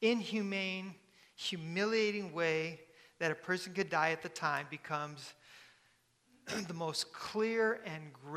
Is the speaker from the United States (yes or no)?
yes; Michigan, United States; Ann Arbor, I grew up in Michigan, is progressive